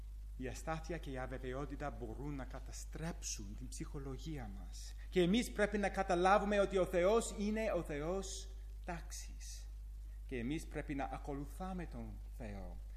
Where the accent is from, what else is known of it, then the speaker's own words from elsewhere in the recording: Pittsburgh, Pennsylvania, United States; Και εγώ μεγάλωσα στο Pittsburgh και στο Pittsburgh δεν υπάρχουν θάλασσες.